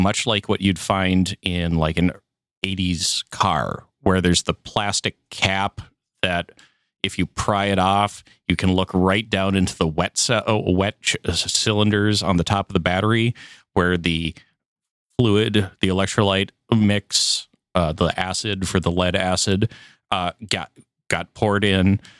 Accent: Minnesota, United States; Growing up in Minnesota, I do know a couple people who ruined their batteries by leaving them out in the shed

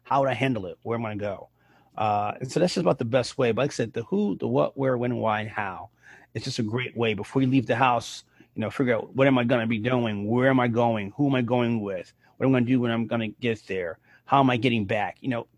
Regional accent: Bronx, New York, United States; When I was younger, you know, I grew up in the Bronx, and I was in high school.

